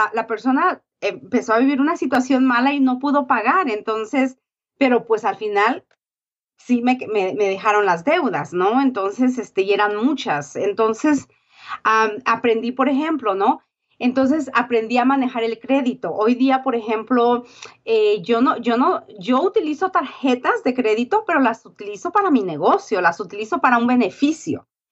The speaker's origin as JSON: {"language": "Spanish", "country": "Mexico", "tie": "born or raised there", "said": "yo crecí en México"}